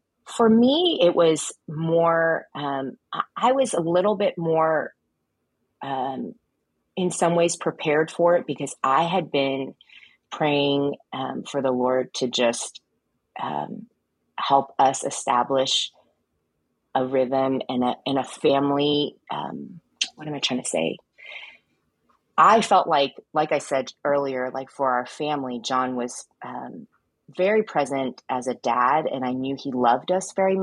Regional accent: United States; born there; So John and I are both Chinese. I was born here in the States. So my parents came to study.

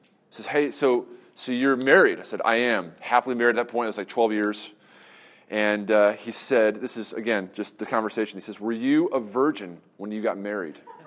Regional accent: New York, United States; I'm from New York, so I'm going to start on time.

